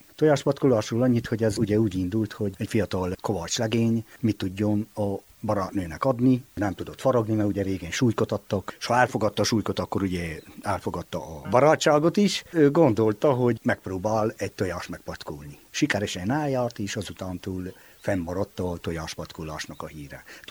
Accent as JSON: {"language": "Hungarian", "town": "Bodoș", "region": "Covasna", "country": "Romania", "tie": "born or raised there", "said": "bodosi lakos, 55 éves, itt születtem Bodosba."}